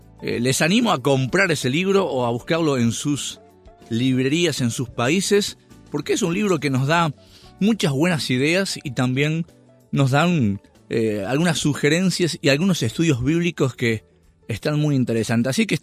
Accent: Uruguay; yo soy uruguayo

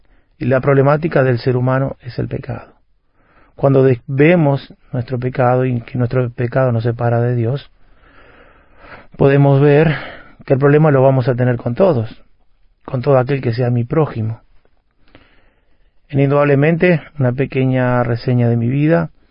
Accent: Uruguay; moved away as an adult; now in Argentina; Soy uruguayo. y he ido a Argentina de mis 22 años.

